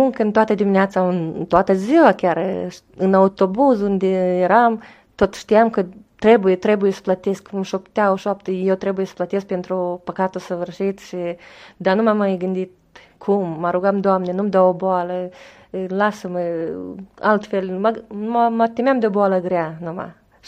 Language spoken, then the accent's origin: Romanian; Chernivtsi, Chernivtsi Oblast, Ukraine; moved away as an adult; now in Israel; Da, acolo în Cernăuț, 6 surori suntem și... Trebuia bani și trebuie să o luăm în lume.